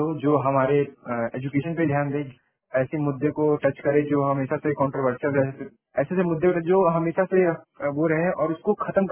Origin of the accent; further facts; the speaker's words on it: Uttar Pradesh, India; जी, मैं उत्तर प्रदेश का रहने वाला हूँ।